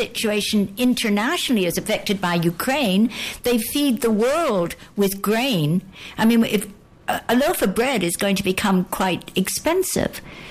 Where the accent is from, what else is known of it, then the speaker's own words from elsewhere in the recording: Canada; growing up in Canada, we always wanted to work as soon.